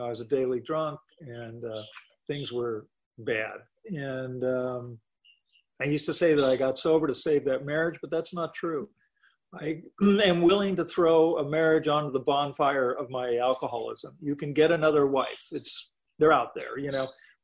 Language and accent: English; Canada; I come from a family of professional non-feelers and non-emoters. We're military, we're Canadian, we're Protestant.